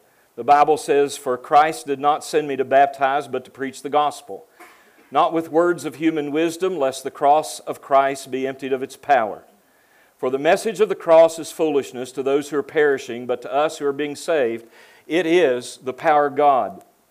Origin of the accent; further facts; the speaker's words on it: West Virginia, United States; So that makes me hillbilly number three. I'm from West Virginia.